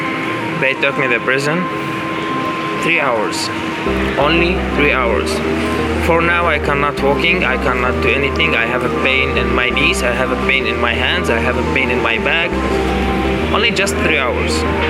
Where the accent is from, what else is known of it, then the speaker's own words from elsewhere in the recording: Mosul, Nineveh, Iraq; English is a second language; I'm from Iraq.